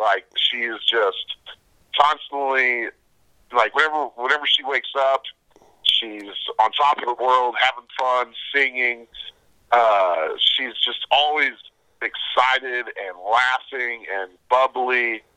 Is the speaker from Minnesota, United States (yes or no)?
no; Texas, United States; I'm from Texas. I always call it floating the river.